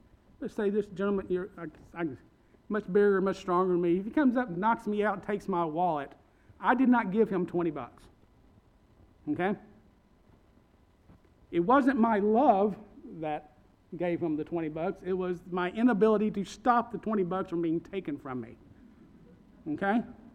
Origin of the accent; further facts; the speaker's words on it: Kentucky, United States; I was from West Kentucky